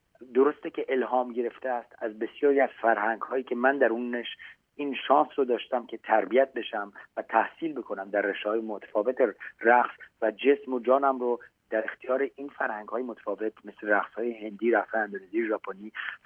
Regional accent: Iran; now in France; برگشتنم به سمت ایرانی هاست و زبان فارسی، زبان مادری و زبان کشوری که توش بزرگ شدم در خردسالیم و در کودکیم

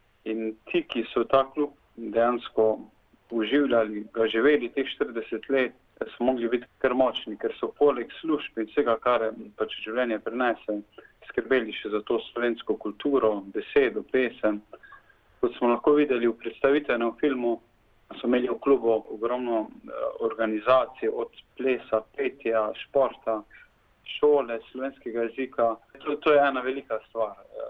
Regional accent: Carinthia, Slovenia; Prihajam iz Koroške

